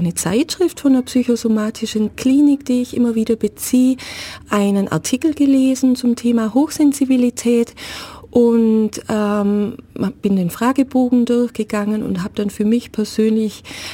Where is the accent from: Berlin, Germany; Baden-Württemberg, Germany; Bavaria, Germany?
Baden-Württemberg, Germany; Berghülen; now in Ulm, Germany; Ich komme ursprünglich aus Berghülen, wohne aber seit vielen Jahren in Ulm und arbeite auch in dieser Stadt.